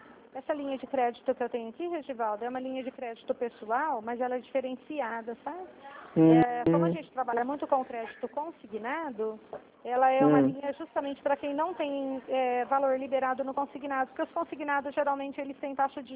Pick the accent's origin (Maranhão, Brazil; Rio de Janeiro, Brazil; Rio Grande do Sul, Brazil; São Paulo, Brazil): São Paulo, Brazil; Dracena; Eu sou da cidade de Dracena.